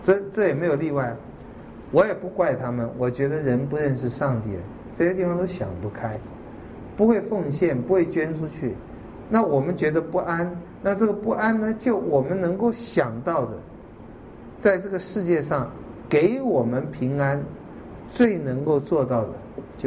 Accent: China; 我是中国人啊

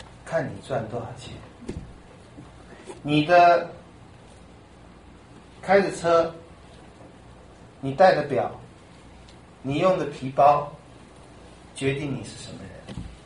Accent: Taiwan; 那个脸就是我们台湾人的脸

